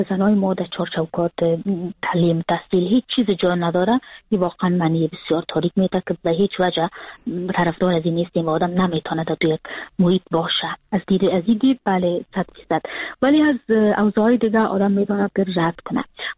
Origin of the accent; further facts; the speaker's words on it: Afghanistan; now in Frankfurt, Germany; من سال 2020 که فرداش 2021 بود کابل ترک کردم و همون روز که سال نو تغییر میخورد من از ترکیه آمدم به فرانکفورت